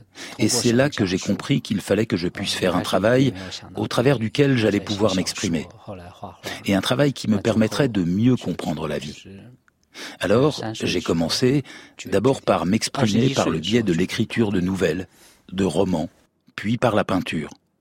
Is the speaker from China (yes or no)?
yes; China; il se trouve qu'à cette époque, j'étais encore dans ma ville natale, donc loin de Pékin.